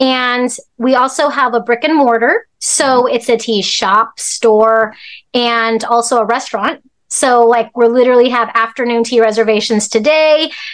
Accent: Alaska, United States; also born or lived in Hong Kong; we're immigrants from Hong Kong. And I was born in Hong Kong, but I grew up in Alaska since I was a baby.

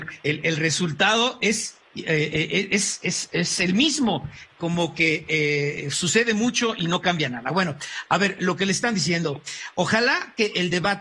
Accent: Mexico

